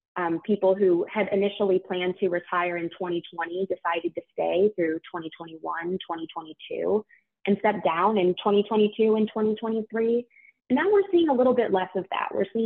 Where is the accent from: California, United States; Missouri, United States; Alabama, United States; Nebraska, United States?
Missouri, United States; St. Louis; I'm from St. Louis, so especially exciting to me.